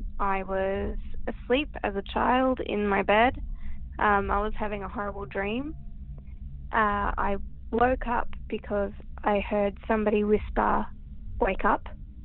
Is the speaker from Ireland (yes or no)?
no; Queensland, Australia; I'm from Queensland.